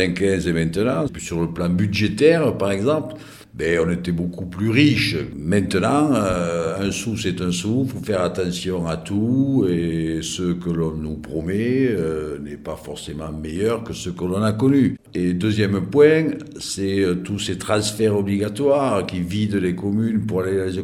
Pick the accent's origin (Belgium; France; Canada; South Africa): Belgium; La Bruyère, Wallonia; effectivement, je suis originaire de La Bruyère